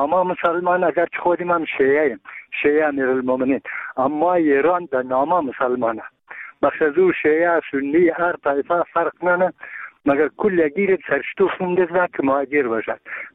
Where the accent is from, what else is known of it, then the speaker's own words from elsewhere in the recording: Bamyan, Afghanistan; ما یک تن از بامیانیم.